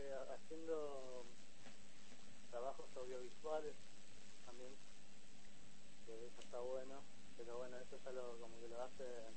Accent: Trelew, Chubut, Argentina; Yo soy de Trelew y algunos de los chicos también, viste, allá de Chubut

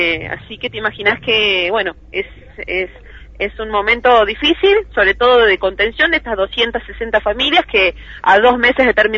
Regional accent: General Roca, Río Negro, Argentina; yo soy de General Roca, es un uh-huh. municipio pujante.

